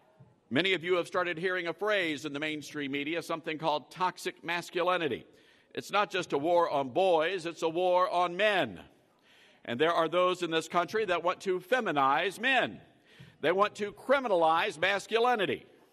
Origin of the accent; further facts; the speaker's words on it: Tennessee, United States; Dr. Mark Green, a fine patriot Christian man from my home state of Tennessee